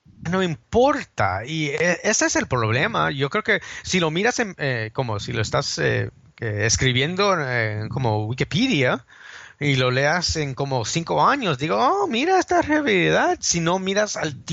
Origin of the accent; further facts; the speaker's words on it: New York, United States; Yo no soy demonio, pero yo soy de Nueva York